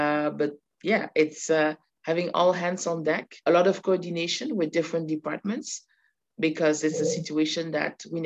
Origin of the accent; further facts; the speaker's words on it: Ghent, Flanders, Belgium; first language Dutch; English is a second language; I'm born and raised in Belgium, in a city called Ghent. So I went to school in Dutch, and then I moved to Brussels capital because I wanted to have my independence.